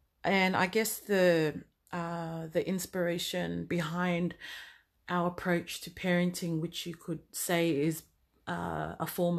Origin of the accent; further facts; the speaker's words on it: Australia; Even myself in Australia, I was brought up in the Ifakasa church, so there was no shortage of Samoan events or Samoan people or just, Samoan culture and traditions that I was exposed to.